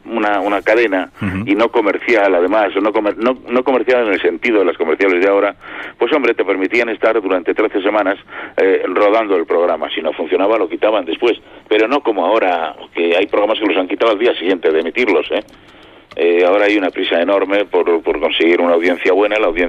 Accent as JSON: {"language": "Spanish", "town": "Bilbao", "region": "Basque Country", "country": "Spain", "tie": "born there", "lives_now": "Madrid, Spain", "said": "yo nací en Bilbao, como sabes, y trabajé en la radio en Bilbao, luego en la COPE, y pretendí venir a Madrid desde Bilbao"}